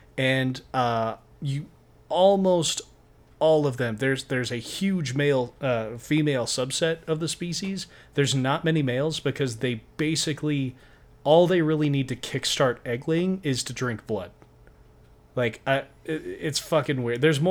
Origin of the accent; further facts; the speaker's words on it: Pagosa Springs, Colorado, United States; But when I was growing up in Pagosa, we had like two separate infestations